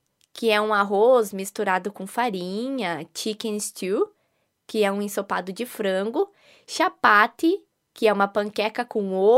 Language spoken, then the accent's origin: Portuguese; Brazil; eu vim do Brasil, muito prazer em conhecer.